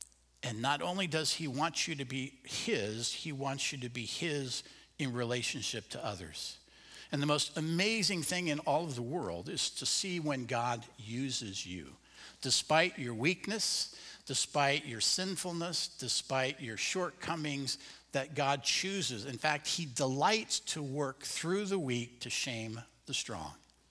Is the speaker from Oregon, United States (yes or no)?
yes; Portland, Oregon, United States; And I was raised in Portland, Oregon, where they joke about you can tell it's summer because the rain gets warmer.